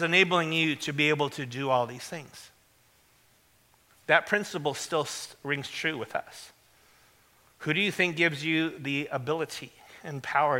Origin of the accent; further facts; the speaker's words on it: Los Angeles, California, United States; born there; I was born in South Central LA. Okay. I'm an American citizen. I speak English.